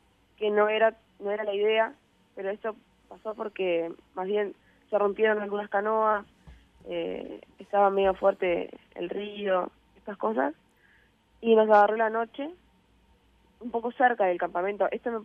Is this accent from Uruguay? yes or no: yes; Artigas, Uruguay; Sí, de la ciudad de Artigas.